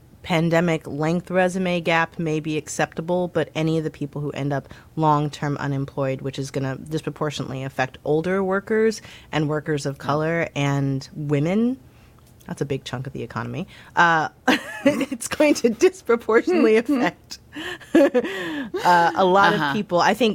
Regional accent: Missouri, United States; now in Washington, D.C., United States; Look, I am from Missouri. We spend a lot of time watching weather. Although we did have a tornado here in D.C. the other day, random, usually doesn't happen.

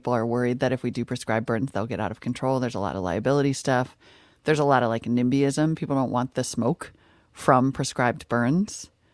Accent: Montana, United States; born or raised there

